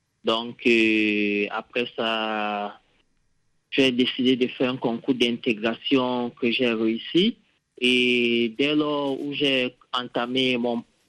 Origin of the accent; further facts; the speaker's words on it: Cameroon; médicalement, j'ai été très bien assisté par les professionnels ici chez moi au Cameroun.